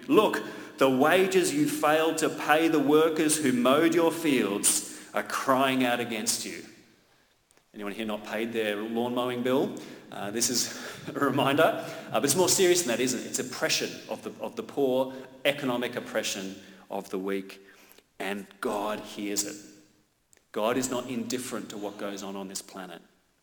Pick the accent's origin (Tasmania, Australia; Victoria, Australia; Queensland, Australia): Victoria, Australia; Melbourne; I'm from Melbourne, I live in Melbourne